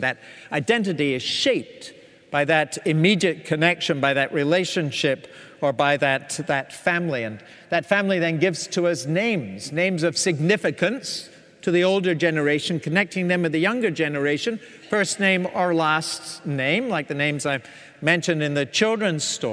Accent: Scotland, United Kingdom; Don't ever call a Scotsman English. You'll get a visceral response if you do that. We're British, we're from the British Isles, but we are not English, and we will tell you that.

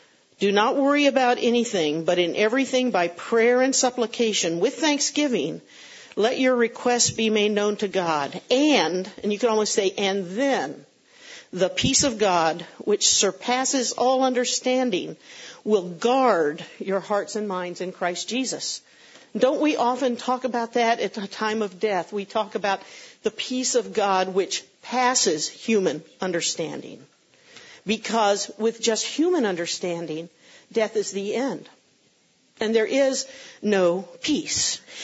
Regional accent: Florida, United States; I grew up in South Florida

